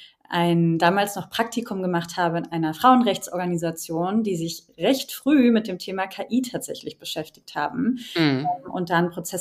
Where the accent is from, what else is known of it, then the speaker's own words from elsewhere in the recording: Berlin, Germany; born there; Ich bin 29 Jahre alt jetzt, mittlerweile werde dieses Jahr 30, gebürtige Berlinerin